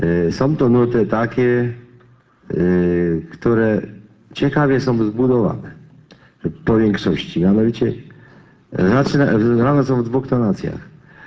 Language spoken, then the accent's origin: Polish; Lesser Poland, Poland; Tak u nas na Podhelu